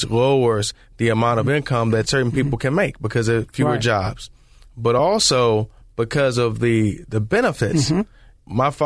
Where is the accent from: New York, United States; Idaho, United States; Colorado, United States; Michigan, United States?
Michigan, United States; Detroit; Before, and I grew up in Detroit. So in Detroit, people worked for Ford, General Motors, Chrysler.